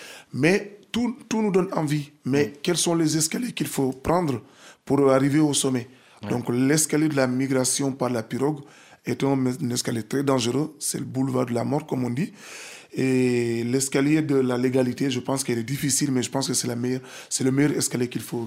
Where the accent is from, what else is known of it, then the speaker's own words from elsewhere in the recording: Casamance, Senegal; c'est qu'on est dans les actes chez nous, au Sénégal, en Casamance